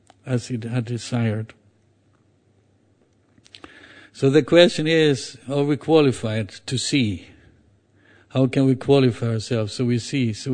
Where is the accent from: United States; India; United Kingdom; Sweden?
Sweden; I'm from Sweden, but that doesn't matter so much. But I used to say that I belong to the Swedish forest tribes.